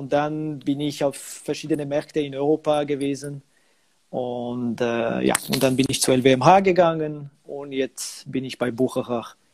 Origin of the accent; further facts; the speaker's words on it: Switzerland; Also ich bin vielleicht ein Stereotyp, weil als Schweizer für Uhren zu arbeiten ist wirklich.